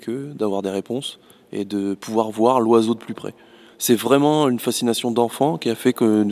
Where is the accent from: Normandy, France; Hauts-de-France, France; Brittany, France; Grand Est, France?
Hauts-de-France, France; on vient du nord de la France, dans une zone qui s'appelle la baie de Somme, où il y a plus d'oiseaux que d'habitants. Et lorsqu'on était petit